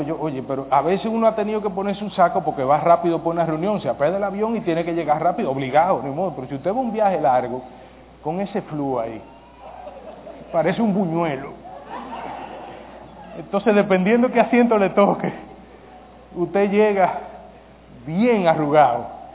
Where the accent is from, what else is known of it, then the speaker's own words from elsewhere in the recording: Dominican Republic; no es porque yo sea dominicano, aunque no lo parezca, pero sí, soy dominicano